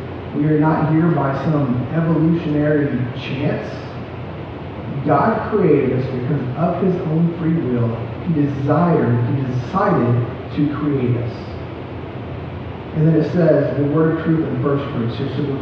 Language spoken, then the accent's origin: English; Oklahoma, United States; It's okay, I'm from Oklahoma, I speak Oklahoma.